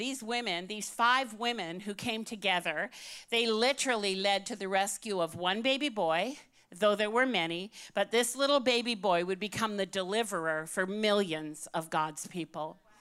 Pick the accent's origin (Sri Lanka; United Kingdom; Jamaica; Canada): Canada; born and raised in Canada, I always think we're safe. We're in Canada.